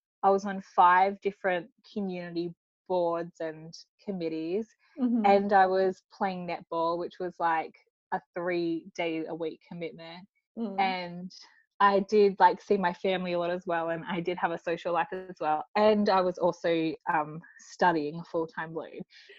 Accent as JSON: {"language": "English", "town": "Mildura", "region": "Victoria", "country": "Australia", "tie": "born or raised there", "said": "I am from Australia, like you said, in a regional town called Mildura. So it's like 6 hours out of Melbourne. And growing up, I have four siblings and my grandfather and auntie lived with us."}